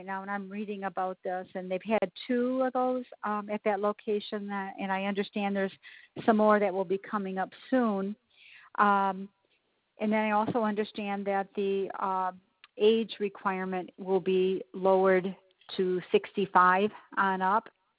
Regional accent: Michigan, United States; we are in Alabama in Gulf Shores for the winter, and we're from Michigan, but we're renting a condo here for the winter.

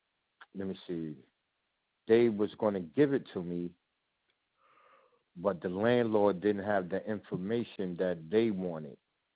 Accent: New York, United States; moved away as an adult; I'm really from New York, and I had moved out here 2018.

